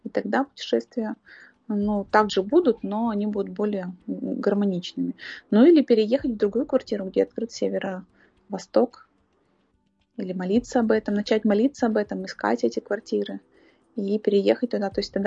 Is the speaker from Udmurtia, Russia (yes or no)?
yes; Izhevsk, Udmurtia, Russia; Например, мой родной город Ижевск